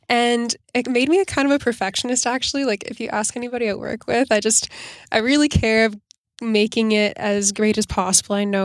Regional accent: Toronto, Ontario, Canada; born there; So I was born in Toronto, but I didn't actually grow up in Toronto.

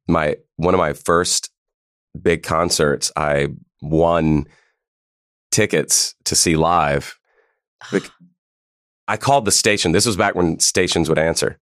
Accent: Pennsylvania, United States; I'm from Pennsylvania.

